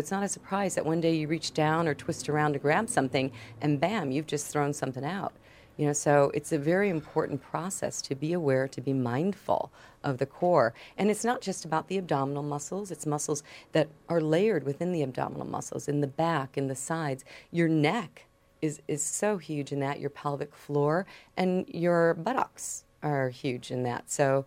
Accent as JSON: {"language": "English", "town": "Chicago", "region": "Illinois", "country": "United States", "tie": "born or raised there", "said": "growing up in Chicago, you have the ice."}